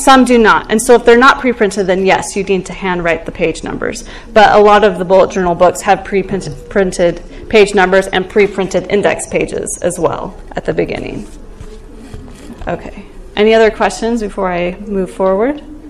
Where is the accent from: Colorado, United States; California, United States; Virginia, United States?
Colorado, United States; I'm from Colorado, and you may or may not have heard of the Marshall Fire that swept through our community